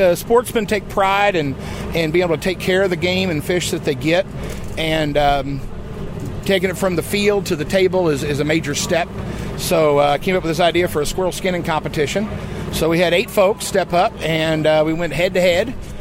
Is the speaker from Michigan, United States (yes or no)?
no; Kansas City, Missouri, United States; Kansas City, Missouri.